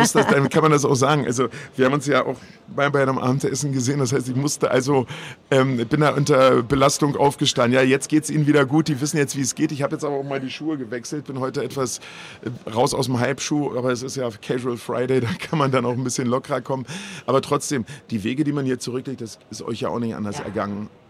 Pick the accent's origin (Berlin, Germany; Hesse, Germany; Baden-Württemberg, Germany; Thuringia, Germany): Berlin, Germany; Als katholischer Junge kenne ich die Messe vom Sonntag und als Berliner